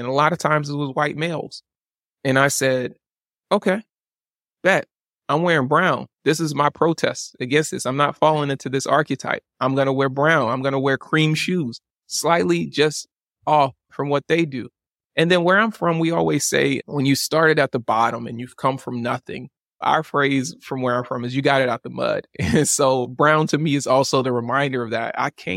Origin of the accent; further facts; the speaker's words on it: Baton Rouge, Louisiana, United States; also born or lived in New Orleans; I grew up in Baton Rouge, Louisiana. Yeah. I went to LSU. Purple was a big color there. I also grew up and spent a lot of time in New Orleans.